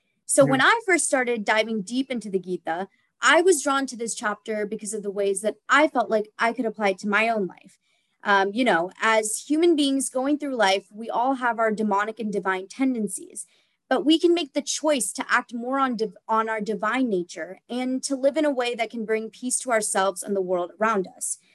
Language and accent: English; Cary, North Carolina, United States; now in Atlanta, United States; I was raised in Cary, North Carolina. So I grew up going to the HSNC Temple in Morrisville and really consider it a huge part of my life.